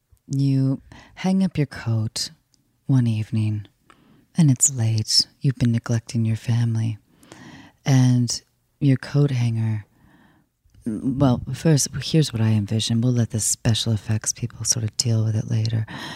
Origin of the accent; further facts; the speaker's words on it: New York City, New York, United States; Oh, I grew up in New York, of course.